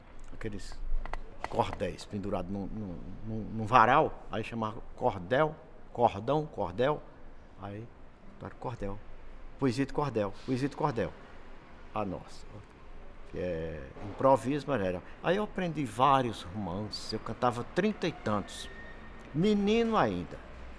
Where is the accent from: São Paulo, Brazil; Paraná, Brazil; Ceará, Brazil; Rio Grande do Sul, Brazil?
Ceará, Brazil; Pereiro; now in Ceilândia, Brazil; Eu sou natural do Ceará. Uma cidade em cima de uma serra, no Vale Jaguaribana. Pereiro.